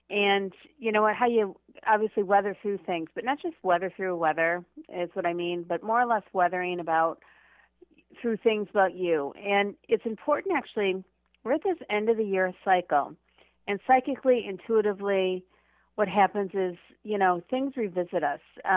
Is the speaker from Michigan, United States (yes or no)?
yes; Michigan, United States; I can't even say the words because I'm from Michigan